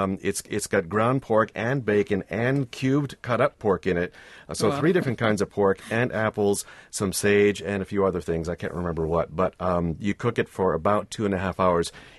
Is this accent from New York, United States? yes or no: no; Massachusetts, United States; now in Wisconsin, United States; I grew up in Massachusetts. Those are all great products from where I came from. And as it turns out, they're great products from here in Wisconsin as well.